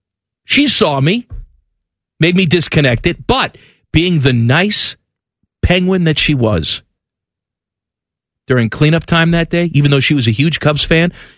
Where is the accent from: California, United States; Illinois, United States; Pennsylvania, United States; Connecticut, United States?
Illinois, United States; Chicago; So I could pick it up.